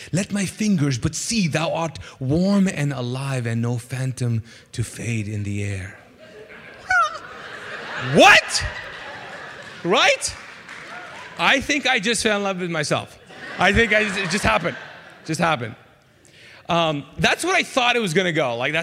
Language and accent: English; Kuwait; English is a second language; So I'm Pakistani, those of you who don't know. Pakistani, born and raised in Kuwait. Woo! English is not my first language.